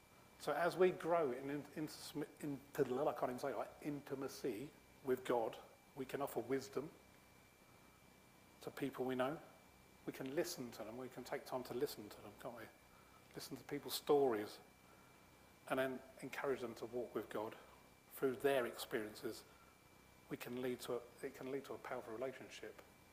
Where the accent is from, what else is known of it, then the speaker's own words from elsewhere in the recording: Australia; when I was younger, I came from Australia as the first slider.